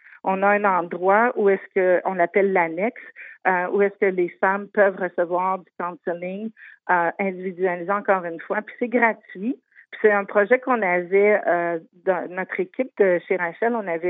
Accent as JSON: {"language": "French", "region": "Quebec", "country": "Canada", "said": "Moi, je peux juste m'imaginer, je viens du Québec"}